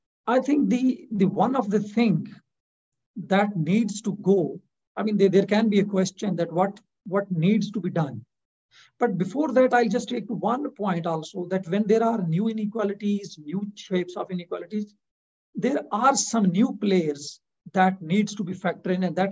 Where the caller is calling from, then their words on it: Pakistan; For example, I am speaking from Pakistan.